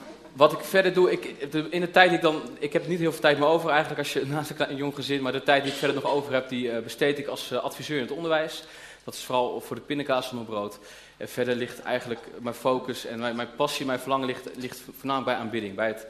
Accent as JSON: {"language": "Dutch", "town": "Houten", "region": "Utrecht", "country": "Netherlands", "said": "Ik kom uit Houten. Dat is hier niet zo ver van gedaan."}